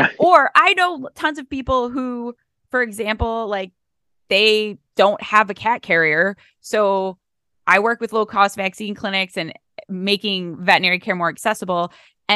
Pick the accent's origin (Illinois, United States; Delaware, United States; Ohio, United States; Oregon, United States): Ohio, United States; East Cleveland; And I grew up in East Cleveland, and I know lots of people who are like